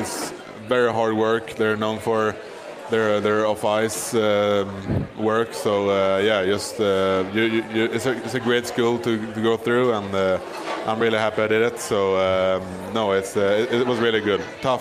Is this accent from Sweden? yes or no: yes; Stockholm, Stockholm County, Sweden; so I grew up in Stockholm playing minor hockey there